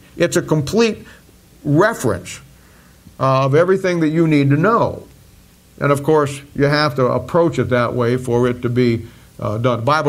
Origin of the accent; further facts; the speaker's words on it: Canton, United States; When I grew up back in Canton, when I grew up in the era of the old boys that were the last of the last of the Philadelphian church age